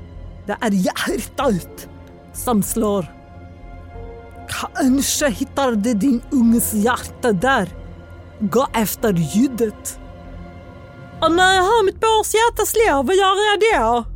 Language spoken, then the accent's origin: Swedish; Skåne, Sweden; accent: Scanian; Jag kan också känna att skåningar blir illa berörda av min skånska.